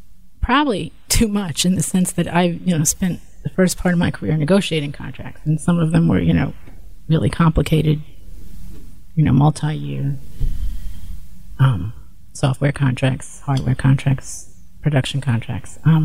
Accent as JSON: {"language": "English", "region": "New York", "country": "United States", "tie": "born or raised there", "said": "I think I grew up in New York a million trillion years ago"}